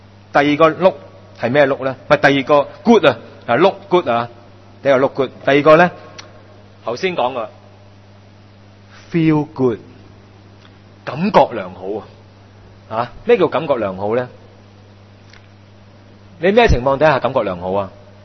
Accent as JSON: {"language": "Cantonese", "country": "Hong Kong", "said": "鼓励我哋中国人啊，我相信包括我哋香港人啊"}